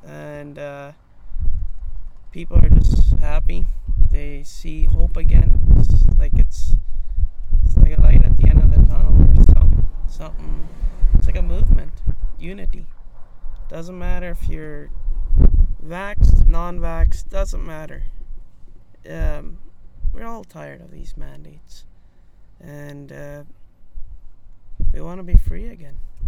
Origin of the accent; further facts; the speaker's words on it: Steinbach, Manitoba, Canada; Steinbeck, metro area.